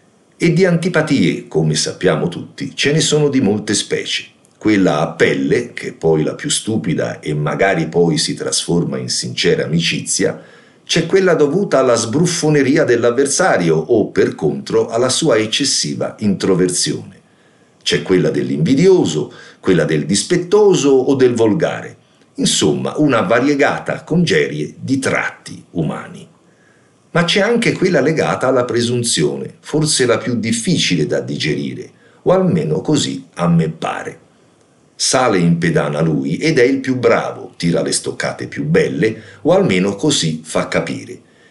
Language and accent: Italian; Florence, Tuscany, Italy; Io, da buon fiorentino, rispondo con il monosillabo «lì»